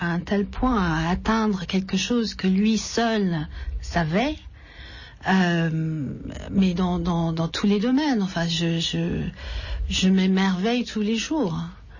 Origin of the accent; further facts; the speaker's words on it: England, United Kingdom; French is a second language; moved away as an adult; now in Paris, France; je suis anglaise. J'ai fait des études de français. Je suis tombée amoureuse d'un français il y a 30 ans. Je suis arrivée à Paris